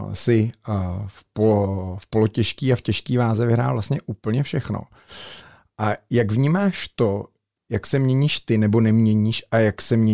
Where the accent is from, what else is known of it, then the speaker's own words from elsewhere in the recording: Plzeň, Plzeň Region, Czechia; protože já jsem Plzeňák a mám k tomu upřímný vztah.